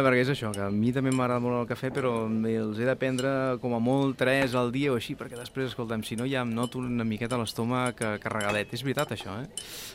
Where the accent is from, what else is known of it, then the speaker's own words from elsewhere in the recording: Reus, Catalonia, Spain; abans estava a la delegació de Tarragona, soc de Reus, i evidentment allà ens tira molt també l'hoquei